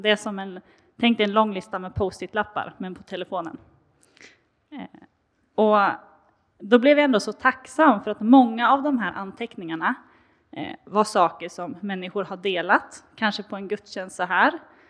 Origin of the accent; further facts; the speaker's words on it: Sollefteå, Västernorrland County, Sweden; also born or lived in Jönköping; jag kommer ursprungligen från Sollefteå. I Norrland.